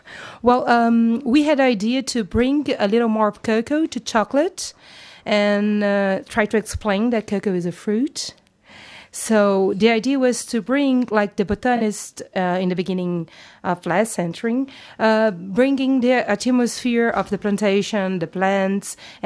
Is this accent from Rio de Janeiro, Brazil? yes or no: yes; Rio de Janeiro, Brazil; it's a way to keep Rio de Janeiro with us all the time because we come from Rio. And for us, Cariocas, that means good luck and just a remembering home a little.